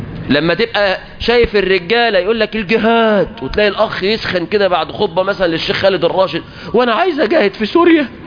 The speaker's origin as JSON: {"language": "Arabic", "country": "Egypt", "said": "حتى ييسر الله اغلاق هذا البلاء عن بلادنا مصر"}